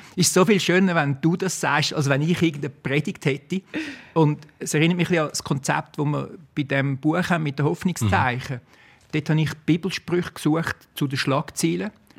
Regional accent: Zurich, Switzerland; Aber wir sind schon lange in Zürich. Und ich bin wirklich im Seefeld aufgewachsen, im Grossmünster getauft worden. Darum sage ich amigs, ich bin Schweizer

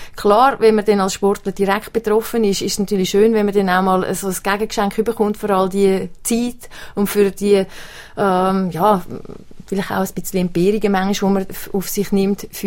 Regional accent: Switzerland; wenn wir als Schweizer mal denken, was sind unsere Grundsportarten?

